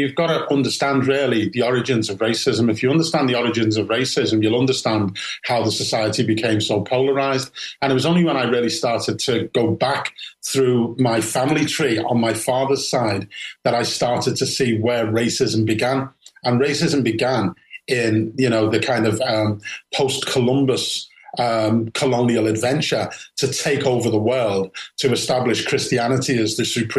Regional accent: Liverpool, North West England, United Kingdom; I was born in Liverpool in 1966 and grew up in the 70s.

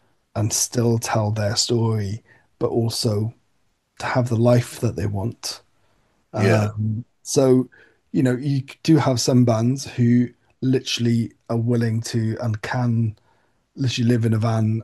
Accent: Wales, United Kingdom; as a Welshman

